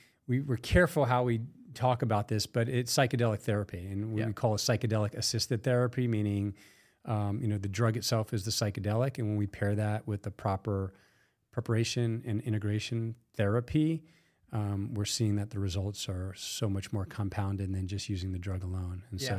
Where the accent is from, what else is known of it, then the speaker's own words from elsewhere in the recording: Long Island, New York, United States; you know, I grew up in New York, in Long Island, New York, the Catholic school. Ended up in the Midwest on a football scholarship.